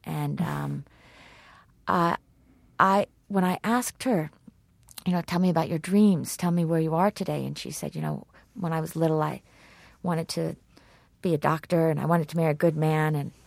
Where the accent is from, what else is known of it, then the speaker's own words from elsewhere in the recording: Kenya; And as a Kenyan, I can't even understand that.